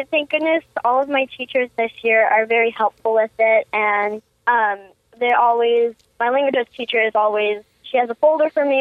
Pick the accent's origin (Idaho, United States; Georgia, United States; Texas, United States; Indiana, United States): Indiana, United States; I'm Northwest Indiana.